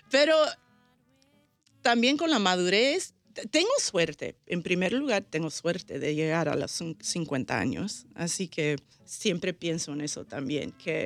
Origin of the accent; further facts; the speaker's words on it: Chicago, Illinois, United States; crecí cerca de Uptown y casi toda mi, bueno, hasta que fui a la universidad, a Northwestern University. Y después he vivido en todos barrios, he vivido en Humboldt